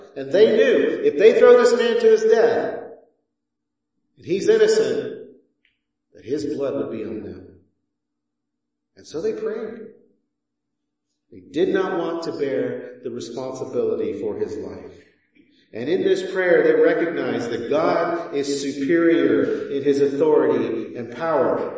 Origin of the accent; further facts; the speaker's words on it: Texas, United States; I come from Texas, and there was a slogan that said, don't mess with Texas.